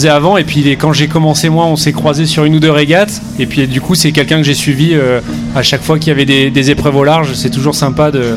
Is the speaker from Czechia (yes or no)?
no; Sainte-Maxime, Provence-Alpes-Côte d'Azur, France; also born or lived in Fréjus; je suis natif de Fréjus et j'habite à Sainte-Maxime depuis que je suis tout jeune